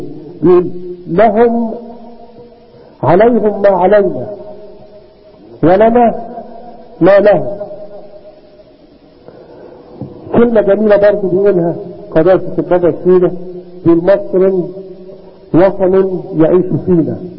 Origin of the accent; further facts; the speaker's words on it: Egypt; فنحن مصريين قبل الاديان ومصريين بعد الاديان.